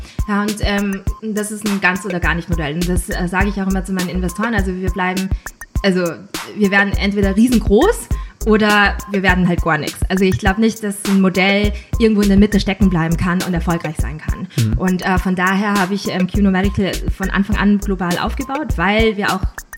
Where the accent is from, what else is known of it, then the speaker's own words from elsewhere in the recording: Linz, Upper Austria, Austria; also born or lived in Vienna; Ich bin eigentlich Österreicherin aus Linz, habe aber dann sehr lange Zeit in Wien studiert und auch gearbeitet.